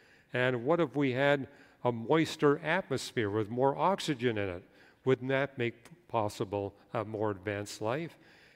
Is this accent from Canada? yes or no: yes; Canada; I was raised in Canada, so I've seen it in really a spectacular form.